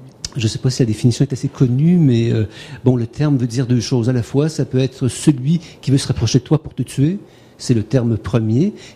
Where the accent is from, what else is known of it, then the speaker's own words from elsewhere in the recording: Quebec, Canada; je viens du Canada, alors je raconte une anecdote et je viens du Canada.